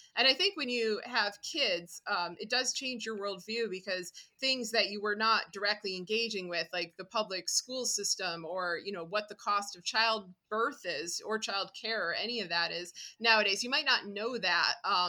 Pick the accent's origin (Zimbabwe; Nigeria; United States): United States; I was always aware, of course, you know, you can't not be, growing up in America, that our laws were not always practiced on paper.